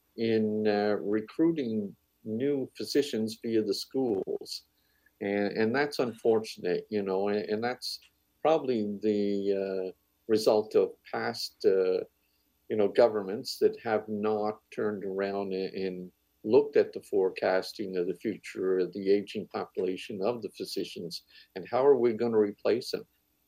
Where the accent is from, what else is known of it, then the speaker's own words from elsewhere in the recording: Nova Scotia, Canada; I'm from Cape Breton